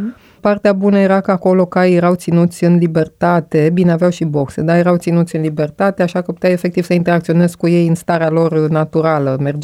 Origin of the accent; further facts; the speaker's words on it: Bucharest, Romania; M-am născut și am crescut în București.